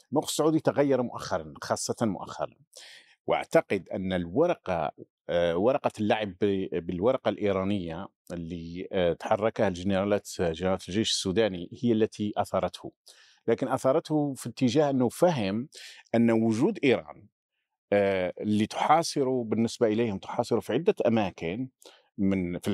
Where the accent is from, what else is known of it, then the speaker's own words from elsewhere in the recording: Laghouat, Laghouat Province, Algeria; born there; الولاية التي أنا ولدت فيها، أنا من مواليد مدينة لغواط